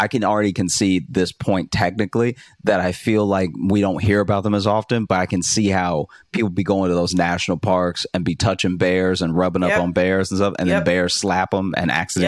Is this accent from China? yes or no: no; Louisiana, United States; I grew up in Louisiana, so I've witnessed hurricanes just act like buildings weren't in the way.